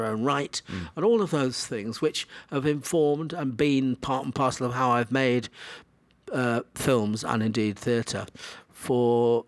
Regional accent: Manchester, North West England, United Kingdom; I grew up in Manchester, where my current film is set, coincidentally. Until I was 17, when I went to London to be a student at RADA

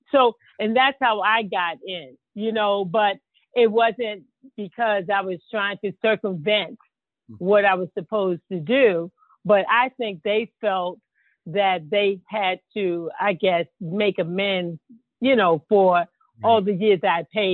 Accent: Baltimore, Maryland, United States; So I'm from Baltimore, Maryland. And so Baltimore is not New York.

